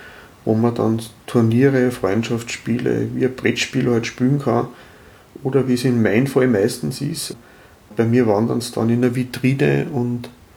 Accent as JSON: {"language": "German", "town": "Bad Ischl", "region": "Upper Austria", "country": "Austria", "said": "ich bin aus Bad Ischl"}